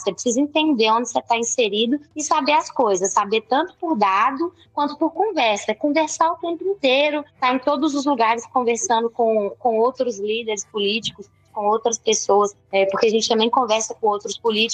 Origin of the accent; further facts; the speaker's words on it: Belo Horizonte, Minas Gerais, Brazil; Pô, eu sou da Vila Semig, o outro é do Morro das Pedras